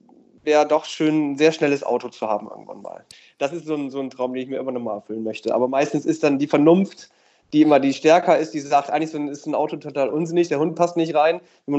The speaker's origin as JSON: {"language": "German", "town": "Oldenburg", "region": "Lower Saxony", "country": "Germany", "tie": "born or raised there", "also_born_or_lived": "Bremen", "said": "Gar nicht ganz so einfach, aber Oldenburg-Bremen."}